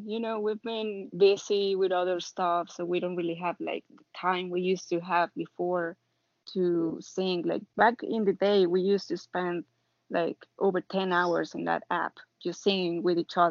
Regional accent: Mexico; English is a second language; So our story, it's very funny because I'm from Mexico and he's from the US.

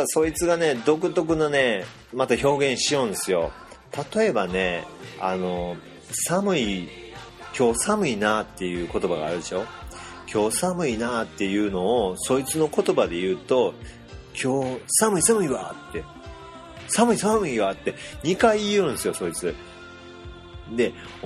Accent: Kobe, Hyogo, Japan; accent: Kobe dialect; で僕らは神戸出身、神戸で育ってたから、はっがいわはっがいわ言ってたんやけども、これがね神戸弁やって気づいたのが20歳ぐらいの時なんですよね。

